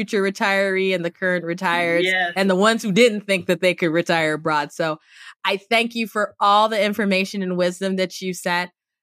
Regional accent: Cameroon; I grew up in Cameroon in West Africa, so rainy season don't do anything for me.

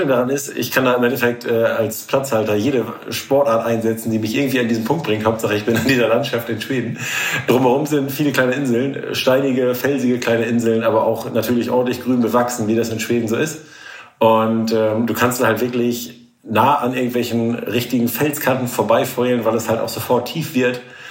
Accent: Norderney, Lower Saxony, Germany; Ich wohne jetzt 900 Meter vom Wasser entfernt. Das ist so ein bisschen meine alte Inselheimat, kommt da wieder durch. Ich bin ja auf Norderney aufgewachsen und da war die Entfernung zum Wasser ähnlich.

